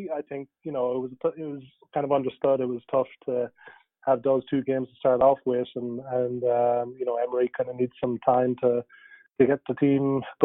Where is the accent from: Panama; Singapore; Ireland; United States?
Ireland; Most kids, I grew up in Ireland